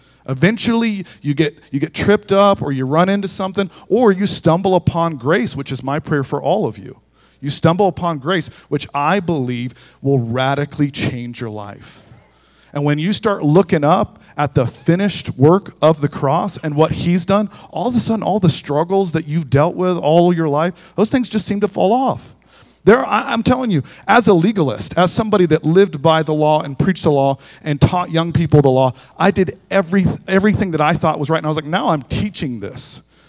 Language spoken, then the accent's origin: English; Melbourne, Florida, United States; I'm a city boy. I'm from Melbourne, Florida.